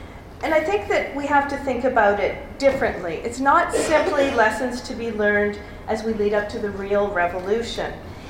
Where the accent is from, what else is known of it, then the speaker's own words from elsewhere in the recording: Canada; So, being a Canadian